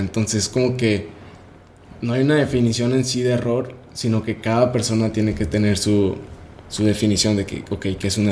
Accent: Mexico City, Mexico; accent: chilango; se me sale el acento ahí chilanguillo.

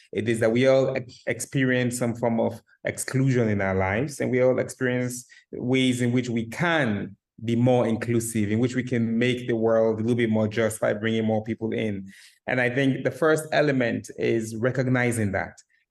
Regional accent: Sierra Leone; I was amused that he knew my accent and could tell that I was from West Africa and Sierra Leone.

